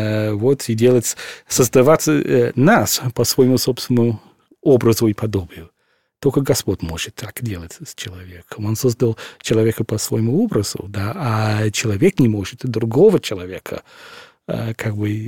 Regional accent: England, United Kingdom; now in Russia; хотя я родился в Англии, вырос в Великобритании, но все-таки я женился здесь. Все мои дети здесь родились. Я стал священником здесь.

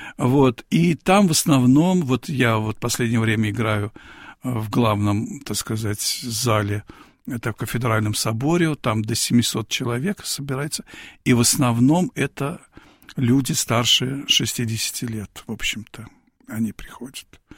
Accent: Tashkent, Uzbekistan; Я жил в Ташкенте, я родился в Ташкенте, вот.

